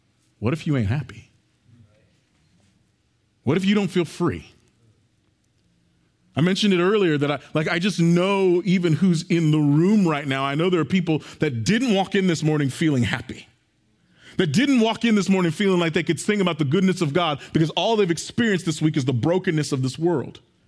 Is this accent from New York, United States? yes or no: no; Moore, Oklahoma, United States; And then we were going to a kind of a small country suburban church in Moore, which is my hometown.